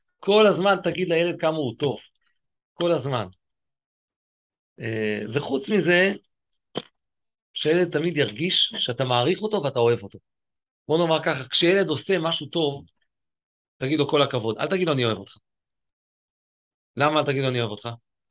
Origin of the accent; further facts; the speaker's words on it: Tel Aviv, Tel Aviv District, Israel; לא, אני תל אביב, גורדון פינה דיזינגוף, שם גדלתי.